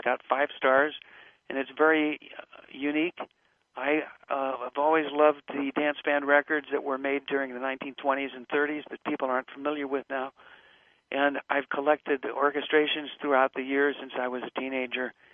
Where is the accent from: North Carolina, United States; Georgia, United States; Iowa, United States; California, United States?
California, United States; Yeah, we're both from California.